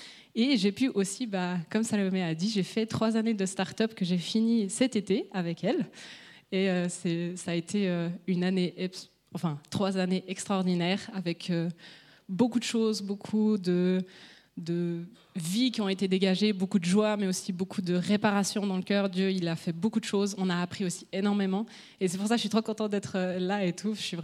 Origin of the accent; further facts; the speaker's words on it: Vaud, Switzerland; now in Ballaigues, Switzerland; j'ai 29 ans, je suis originaire de la vallée de Joux et j'habite actuellement à Balègue. J'ai osé déménager de la vallée, ouhou.